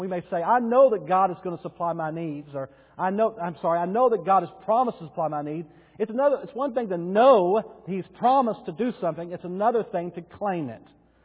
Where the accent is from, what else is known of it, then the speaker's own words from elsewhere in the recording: Bowie, United States; I'm from Bowie in the Kona area, city of 5,000, 2,800. That's a small city.